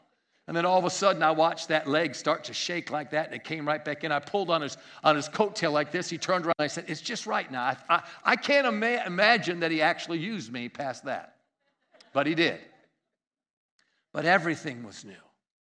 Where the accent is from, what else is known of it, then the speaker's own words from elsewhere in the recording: New York, United States; You know, I'm a New Yorker.